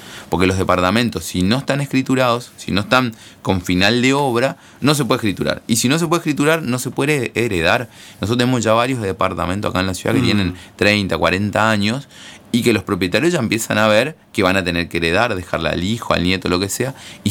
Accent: Argentina; para mí, que soy argentino

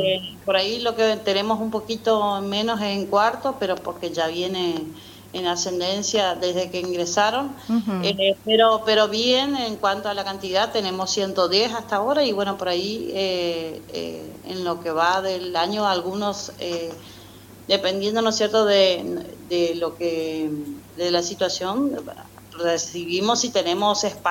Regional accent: Leandro N. Alem, Misiones, Argentina; soy oriunda de Leandro en Alem. Sí. Entonces cursé mis estudios allá en la EFA Santa Teresita y después, bueno, me fui a estudiar a Posada

